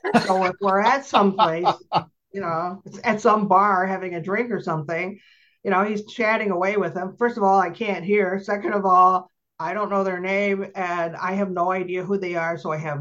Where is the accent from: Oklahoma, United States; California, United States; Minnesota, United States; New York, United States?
New York, United States; Lindenville; all my memories of growing up in Lindenville, New York, which is a town that's 1 mile square